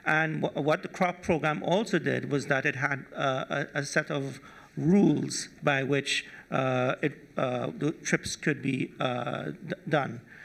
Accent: Trinidad & Tobago; I'm from the Trinidad and Tobago Computer Society from the island of Trinidad and Tobago in the Caribbean.

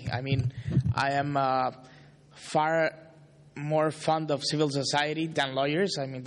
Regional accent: Mexico; from Mexico.

